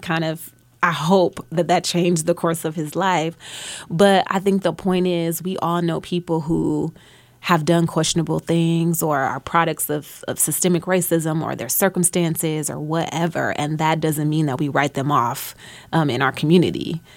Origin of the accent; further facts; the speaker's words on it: Calumet, United States; When I was growing up in Calumet, my mother got robbed one night